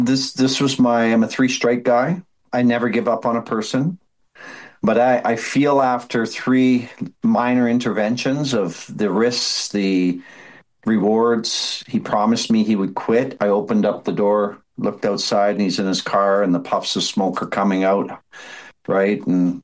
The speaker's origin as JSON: {"language": "English", "town": "Edmonton", "region": "Alberta", "country": "Canada", "tie": "born or raised there", "said": "Growing up in Edmonton, watching him play, my oh my."}